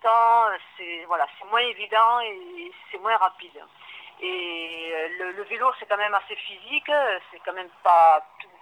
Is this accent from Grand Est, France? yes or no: no; Lunel, Occitanie, France; de Lunel et on voyage à vélo.